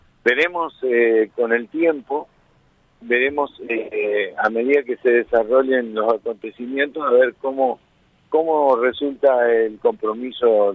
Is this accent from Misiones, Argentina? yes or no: yes; San Ignacio, Misiones, Argentina; Yo soy de la zona de San Ignacio. Ajá. Zona sur, ruta 12